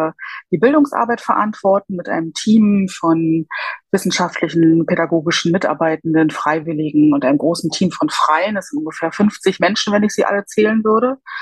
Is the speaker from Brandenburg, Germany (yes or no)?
yes; Brandenburg, Germany; born there; Ich bin in der Uckermark geboren und gerade die Jahre der Transformation, also die Wendejahre, waren schon für mich sehr prägend.